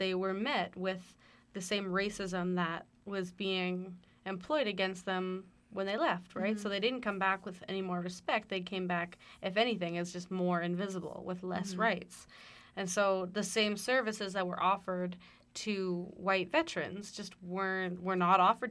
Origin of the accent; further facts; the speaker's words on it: British Columbia, Canada; What does it mean ultimately when you don't recognize your ancestry and your nationality as Canadian, mm-hmm. as a Squamish woman?